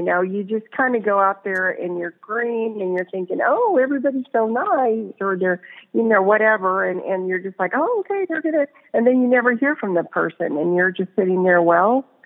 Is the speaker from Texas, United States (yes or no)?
yes; Dallas, Texas, United States; I'm originally from, like I said, I'm originally from Dallas, still have family there.